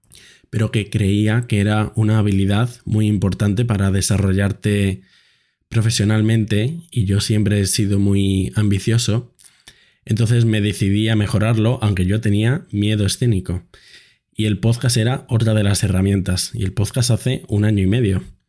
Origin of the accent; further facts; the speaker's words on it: Madrid, Community of Madrid, Spain; born there; moved away; Aunque yo nací en Madrid, me mudé con mi familia hace bastantes años y el año pasado estaba viviendo en Zaragoza.